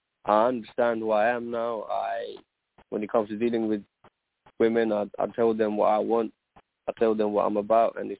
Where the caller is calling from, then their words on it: London, United Kingdom; I'm calling from London.